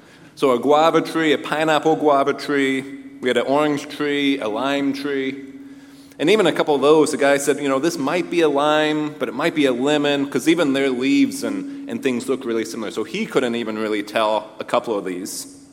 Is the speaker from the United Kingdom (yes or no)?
no; Ohio, United States; You know, I grew up in Ohio, so I know oak trees.